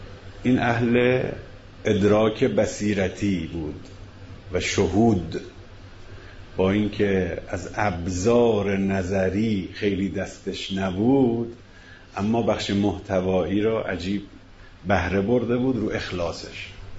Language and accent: Persian; Isfahan, Iran; پرسید که اهل کجایی؟ گفتم که اصفهان.